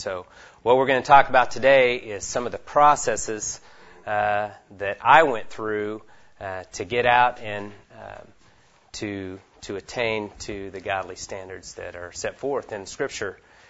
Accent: Oklahoma City, Oklahoma, United States; I'm a businessman from Oklahoma City.

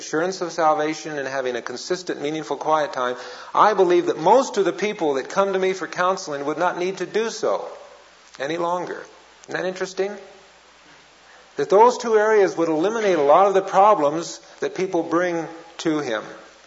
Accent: Colorado, United States; because, of course, we're from Colorado and we were cheering for Air Force.

